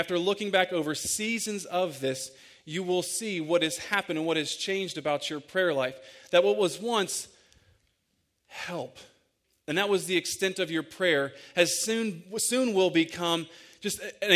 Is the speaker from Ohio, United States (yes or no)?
yes; Croton, Ohio, United States; And I'm from the area of Licking County. I grew up in Croton. There's dirt paths everywhere.